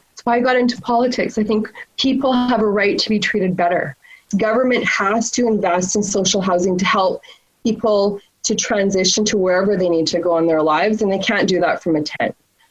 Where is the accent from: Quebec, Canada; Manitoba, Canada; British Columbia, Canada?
British Columbia, Canada; Vancouver; what I face as an Indigenous person. Growing up in East Van, I loved Woodward, Army, Navy, and the downtown East Side